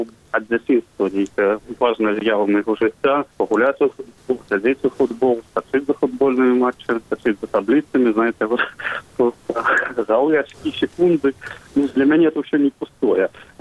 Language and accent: Belarusian; Minsk Region, Belarus; я сам з Барысаўскага раёну